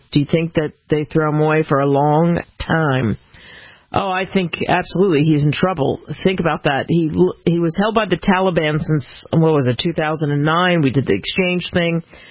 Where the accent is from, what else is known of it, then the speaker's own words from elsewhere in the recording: Philadelphia, Pennsylvania, United States; now in California, United States; I thought of you because I'm from Philadelphia, but I live in California, and I got to travel back home.